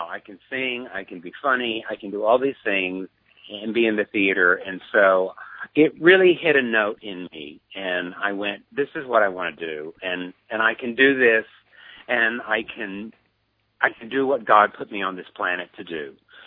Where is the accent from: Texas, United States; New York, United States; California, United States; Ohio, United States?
Texas, United States; also born or lived in Casper, Wyoming; We ended up in Texas and stayed there. So really, I'm really a Texan, but I was born in Casper, Wyoming.